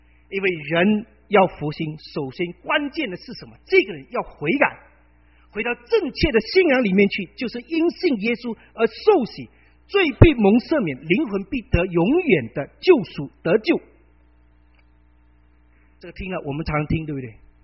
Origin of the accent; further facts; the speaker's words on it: China; 也许我们中国人读了这句话不会扎心